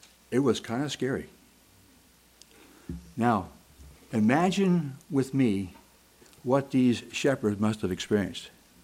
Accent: Ohio, United States; now in Florida, United States; When I first came to Florida back in 1974, I was used to, in my home state of Ohio, having storms.

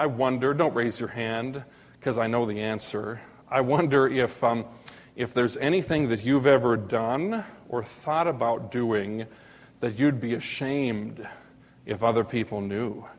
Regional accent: Minnesota, United States; I grew up in Minnesota. I don't want to be put in a freezer, okay? That's cold country up there.

